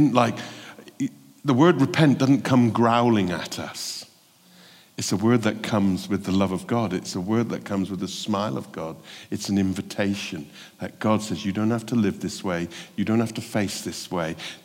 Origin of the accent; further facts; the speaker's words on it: Bristol, South West England, United Kingdom; But what do I know about American politics? I'm from Bristol.